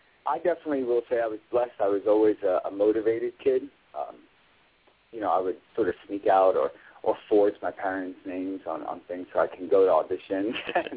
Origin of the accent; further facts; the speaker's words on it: Brooklyn, New York, United States; You know, growing up in Brooklyn, there weren't very many artists that I saw.